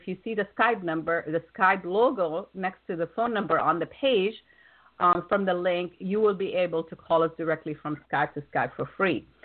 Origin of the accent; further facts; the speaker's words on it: Wisconsin, United States; Wisconsin is actually my hometown originally. I went to school in Madison, Wisconsin, for my undergrad and for my grad